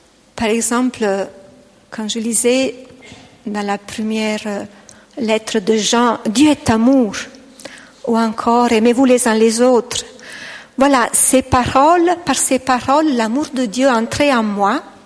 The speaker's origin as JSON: {"language": "French", "country": "Italy", "accent": "Italian", "second_language": "French", "said": "Vous excuserez mon français parce que j'ai un petit accent italien, même si ça fait 25 ans que j'ai habité un pays francophone, mais l'accent reste toujours."}